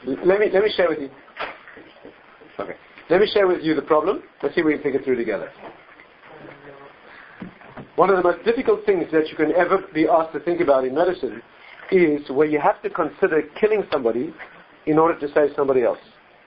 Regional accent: South Africa; When I was brought up in South Africa, and I went to medical school

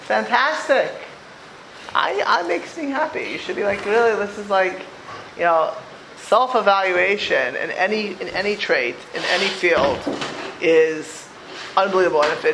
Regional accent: Miami Beach, Florida, United States; There are people, I grew up in Miami Beach, Florida.

